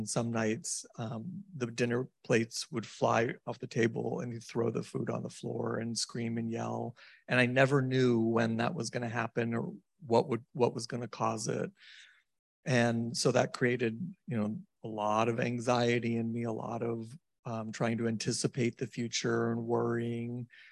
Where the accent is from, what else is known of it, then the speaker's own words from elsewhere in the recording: San Francisco, California, United States; I grew up in San Francisco. I have a mom and a dad, and I have an older sister and a younger sister. And it was the Gaelic garlic combo. Are you familiar with the Irish Italian mix?